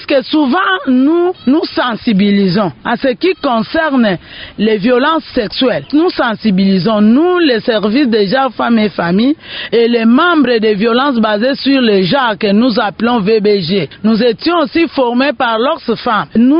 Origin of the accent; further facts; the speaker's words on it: Idiofa, Kwilu, DR Congo; Mais en ce qui concerne l'exploitation sexuelle chez nous à Idiofa, ça n'existe pas.